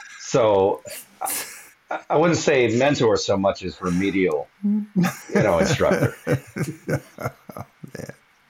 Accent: Milwaukee, Wisconsin, United States; I'm from Milwaukee, which is 50 miles away

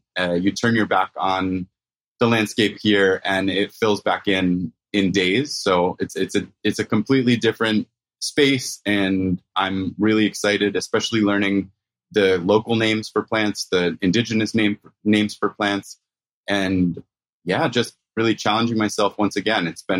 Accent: Rhode Island, United States; I grew up in Rhode Island.

